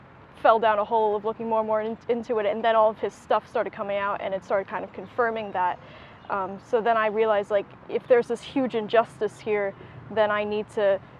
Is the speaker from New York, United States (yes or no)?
yes; New York, United States; Yeah, I am from New York, so I just took the Amtrak train down here.